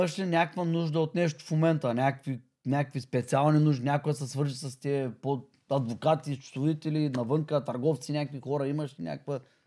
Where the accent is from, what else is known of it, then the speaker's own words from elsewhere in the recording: Varna, Varna Province, Bulgaria; Тук аз съм от Варна, много добре знам руснака как влиза.